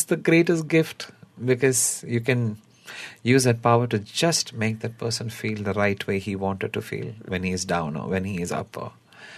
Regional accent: Chennai, Tamil Nadu, India; because I moved from Chennai

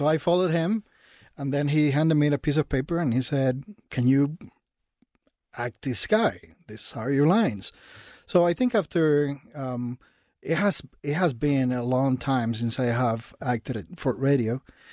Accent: Cuba; Because I'm from Cuba.

